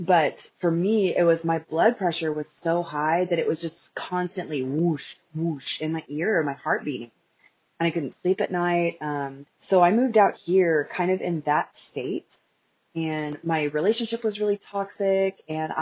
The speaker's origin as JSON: {"language": "English", "region": "Oklahoma", "country": "United States", "tie": "born or raised there", "said": "I came from Oklahoma, and I wasn't born there, but I grew up. I spent my whole life in Oklahoma"}